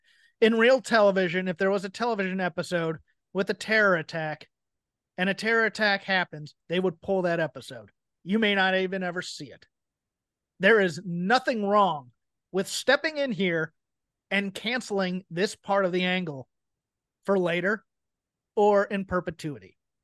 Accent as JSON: {"language": "English", "region": "Southern United States", "country": "United States", "tie": "born or raised there", "said": "Growing up in Southern wrestling, where I grew up, this was part and parcel"}